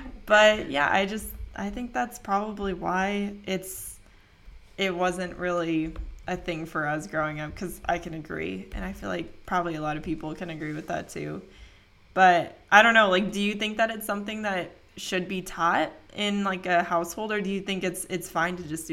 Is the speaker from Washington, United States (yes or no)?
yes; Bellevue, Washington, United States; Well, especially where we grew up in Bellevue, it's like everyone was wearing brand name clothes, you know?